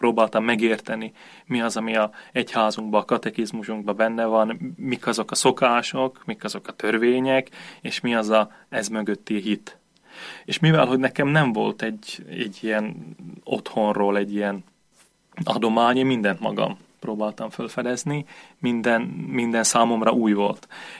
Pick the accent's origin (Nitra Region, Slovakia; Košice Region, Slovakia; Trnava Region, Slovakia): Nitra Region, Slovakia; Nové Zámky; Érsekújvárból származom, 1987-ben születtem